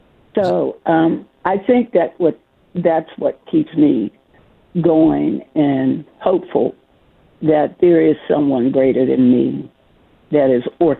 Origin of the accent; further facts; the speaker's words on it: Pittsburgh, Pennsylvania, United States; I'm from the Hill District, and I can recall that we never had to leave the community.